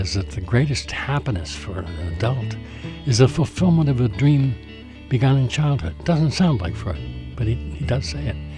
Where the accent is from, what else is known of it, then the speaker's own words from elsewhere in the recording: Connecticut, United States; born there; I was born in Connecticut. My mother went to Bates College in Maine, where she met this Connecticut man, who was my father.